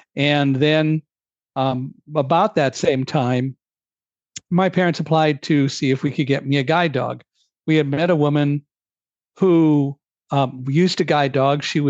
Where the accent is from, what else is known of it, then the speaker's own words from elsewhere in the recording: Chicago, Illinois, United States; I was born in Chicago, and I walked around the neighborhood with my cousins and my brother and so on. Went to kindergarten, as children do in Chicago, at the age of 4